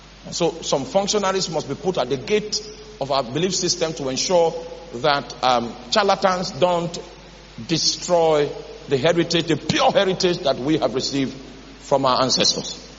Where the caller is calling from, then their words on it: Ghana; At least I'm speaking from Ghana. If someone in Nigeria hears, it's not my, the platform is in Ghana.